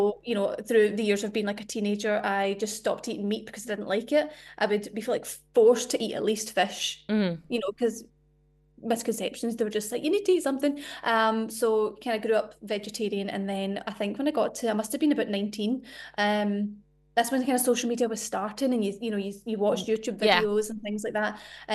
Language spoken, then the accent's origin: English; Scotland, United Kingdom; I'm Scottish.